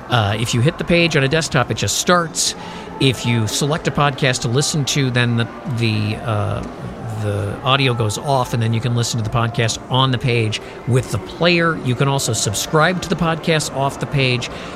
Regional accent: Chicago, Illinois, United States; In the town I grew up in Chicago, there was a mall, but it was an outdoor mall.

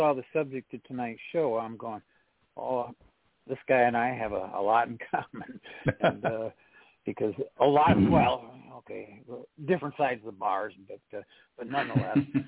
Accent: Sheridan, Michigan, United States; I was born and raised in Sheridan, which is in the middle of Montcalm County, and Ithaca's in Montcalm, or just outside of Montcalm.

